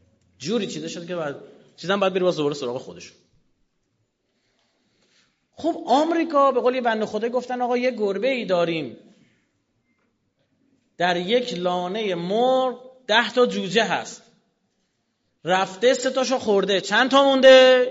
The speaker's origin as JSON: {"language": "Persian", "country": "Iran", "said": "ما ایرانیم دیگه، از فضا که نیومدیم، برای مملکت خودمون داریم دل می‌سوزونیم"}